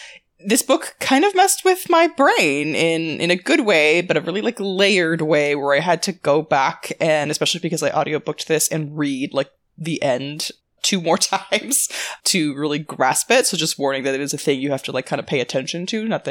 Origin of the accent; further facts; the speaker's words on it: California, United States; I grew up in California, as I think I've said many times